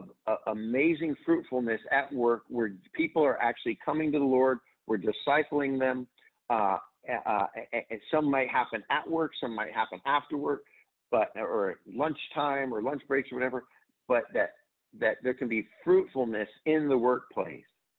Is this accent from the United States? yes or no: yes; Connecticut, United States; now in Dallas, United States; I grew up in Connecticut, so I've heard of Rhode Island.